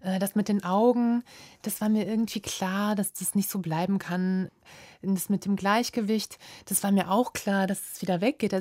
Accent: Hagen, North Rhine-Westphalia, Germany; Hagen ist ja auch meine Heimatstadt. Ich bin in Hagen geboren und aufgewachsen.

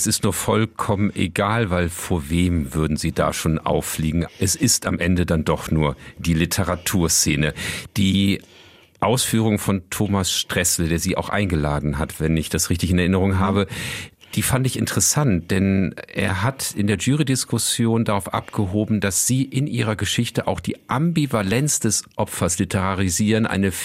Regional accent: Wuppertal, North Rhine-Westphalia, Germany; Das ist gar nicht so weit von meiner Heimatstadt Wuppertal entfernt.

